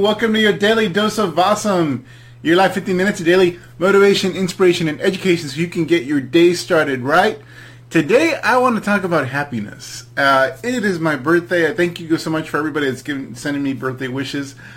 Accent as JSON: {"language": "English", "region": "California", "country": "United States", "tie": "born or raised there", "said": "He's actually from near my hometown. So he's from Southgate, California, which is near where I grew up."}